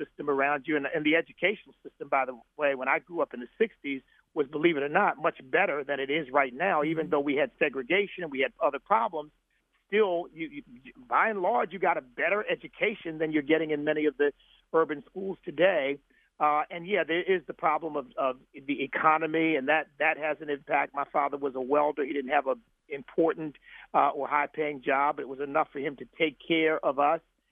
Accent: Pennsylvania, United States; I was raised in the ghetto, small town, but a very urban town outside of Philadelphia. I grew up on Third Street, which was the heart of the ghetto.

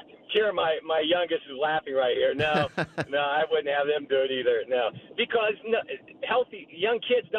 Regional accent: Dayton, Ohio, United States; I'm from Dayton, Ohio

